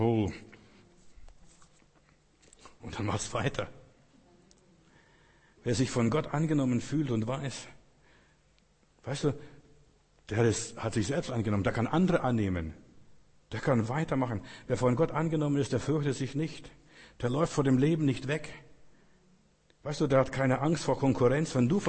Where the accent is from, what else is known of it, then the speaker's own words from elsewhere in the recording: Russia; Ich bin mal im Leichenhaus bei uns in Russland mal eingebrochen